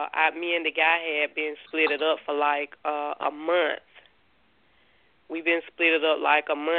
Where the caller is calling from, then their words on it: Georgia, United States; I'm calling from Georgia.